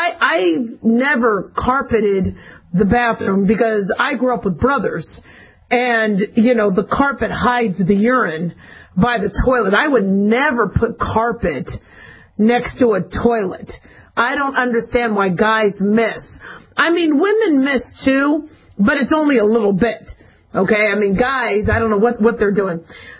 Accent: Phoenix, Arizona, United States; also born or lived in Los Angeles; even though I was born in L.A., I grew up in Phoenix. We fried eggs on the sidewalk.

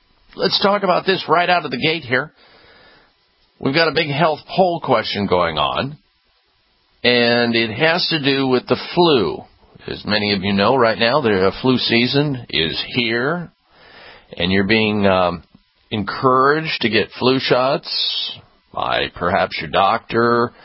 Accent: Midwest, United States; I grew up in the Midwest. Therefore, dairy was a big, big, big part of the diet on a daily basis.

